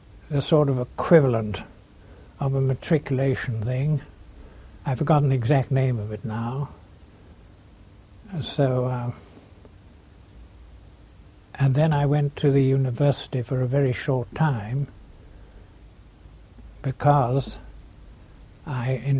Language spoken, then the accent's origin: English; Birkenhead, North West England, United Kingdom; also born or lived in Blundell Sands; I was born in Blundell Sands, that's close to Liverpool. And after 5 years, we moved across the water, as they say in those parts, to Birkenhead. So I was mostly brought up in Birkenhead.